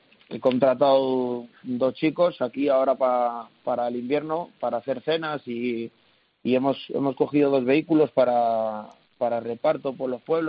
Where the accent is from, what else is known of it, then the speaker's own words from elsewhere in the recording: Mojados, Castile and León, Spain; Yo he vivido siempre en Mojados, yo soy de Mojados